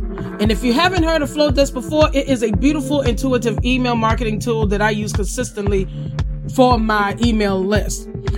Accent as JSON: {"language": "English", "town": "Farmville", "region": "Virginia", "country": "United States", "tie": "born or raised there", "said": "we're also in my hometown of Farmville, Virginia"}